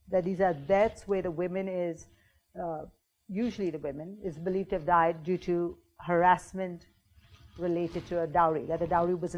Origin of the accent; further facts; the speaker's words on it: India; as a woman growing up in India